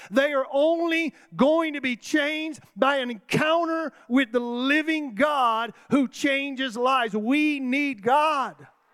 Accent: Florida, United States; I'm from West Florida where we did things that used to happen 100 years ago.

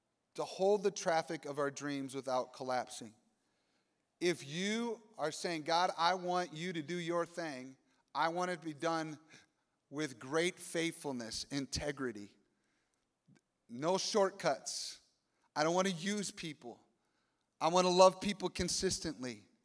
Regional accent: Michigan, United States; And I grew up in Michigan, so I remember the Mackinac Bridge.

